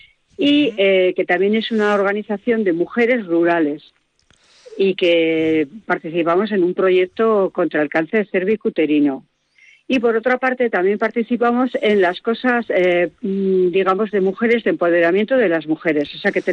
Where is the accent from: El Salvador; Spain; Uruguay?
Spain; Argomaniz, Basque Country; Yo también pertenezco también al núcleo del Burgo, pero soy del pueblo de Argomanis